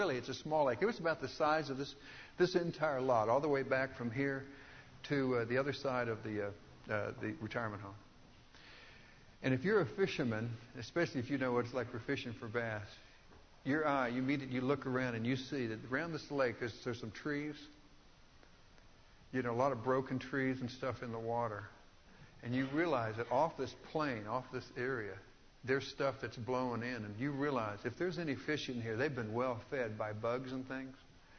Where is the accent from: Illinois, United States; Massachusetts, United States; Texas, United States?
Texas, United States; Well, I grew up in Texas. We did bass fishing.